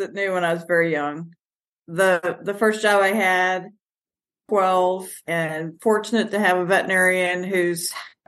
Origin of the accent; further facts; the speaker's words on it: Kentucky, United States; Well, my dad worked for Ford, so we got transferred quite a bit. I spent the most time in Kentucky, and that's how I ended up at Auburn